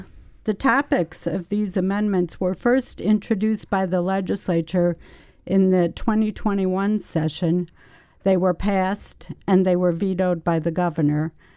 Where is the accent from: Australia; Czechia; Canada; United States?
United States; Milwaukee, Wisconsin; I grew up in Milwaukee